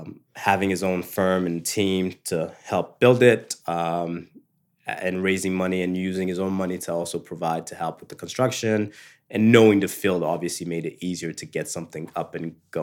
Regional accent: Haiti; I went to school in La Plaine, which is near La Salle. I went to school outside of that community, but, you know, I grew up in Haiti.

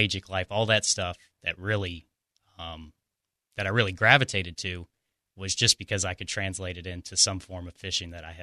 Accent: North Carolina, United States; So I grew up in Camden County, North Carolina, which is going to be closer to the Outer Banks.

